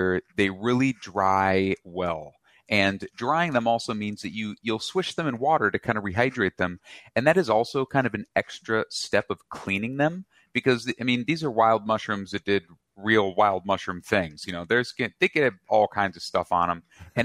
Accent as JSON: {"language": "English", "region": "Minnesota", "country": "United States", "said": "The morels are fascinating because I'm from Minnesota, and morels the state mushroom"}